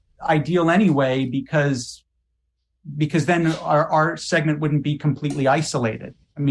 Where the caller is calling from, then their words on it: Tyler, Texas, United States; I'm calling from Tyler, Texas.